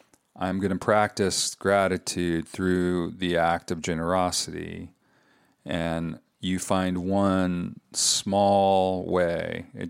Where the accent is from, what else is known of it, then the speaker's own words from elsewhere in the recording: United States; born there; I'm so glad I was born in America.